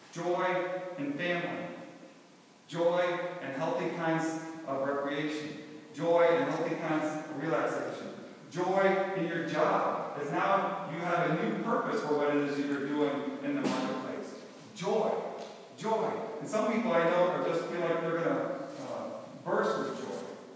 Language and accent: English; Florida, United States; I used to play a game with my friends growing up in Florida when I was younger.